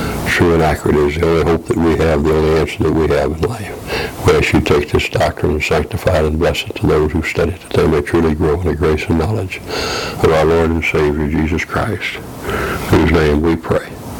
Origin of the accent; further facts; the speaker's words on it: Deep South, United States; I grew up in the Deep South, what you would call the Southern culture, quite a few years ago now.